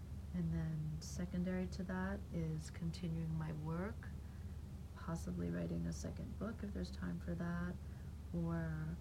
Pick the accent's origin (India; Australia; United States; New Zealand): United States; Scarsdale, New York; I grew up in New York State in a city called, in a town called Scarsdale, which is about 40 minutes outside of New York City.